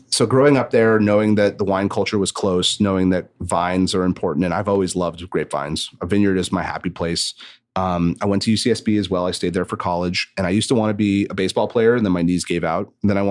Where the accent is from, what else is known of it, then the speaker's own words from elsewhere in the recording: Santa Barbara, California, United States; So I grew up in Santa Barbara. Wine is very close to you in Santa Barbara, even if you're not old enough to drink.